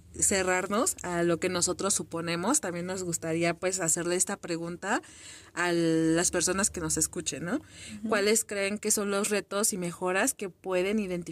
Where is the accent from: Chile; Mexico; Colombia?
Mexico; State of Mexico; nosotros somos del Estado de México y realmente no hay clínicas o que yo conozca, ¿no?